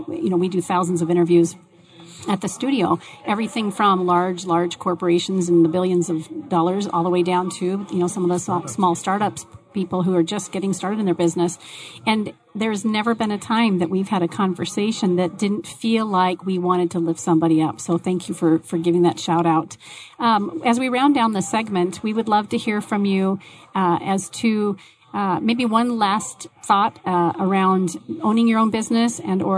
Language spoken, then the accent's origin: English; Arizona, United States; No, I'm clearly from the East Valley.